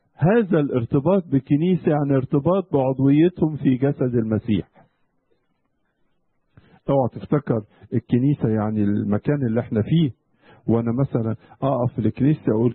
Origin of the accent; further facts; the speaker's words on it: Egypt; في ترنيمة كده عندنا في مصر مش عارف وصلتكم ولا لا